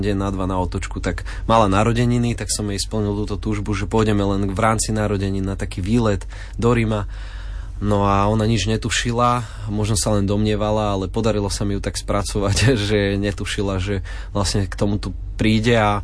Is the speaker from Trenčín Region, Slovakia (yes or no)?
no; Nitra, Nitra Region, Slovakia; ja som z Nitry